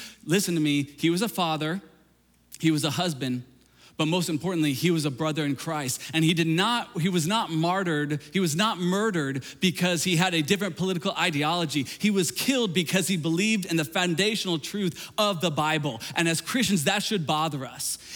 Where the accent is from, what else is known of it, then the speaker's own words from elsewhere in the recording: Galesburg, Illinois, United States; it was in a youth group I grew up in Galesburg, Illinois.